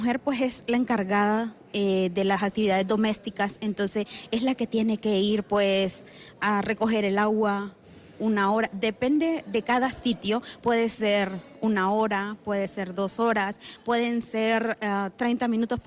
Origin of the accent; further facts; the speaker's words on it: Honduras; Vengo de Honduras, también nosotros estamos ejecutando un proyecto para 4 comunidades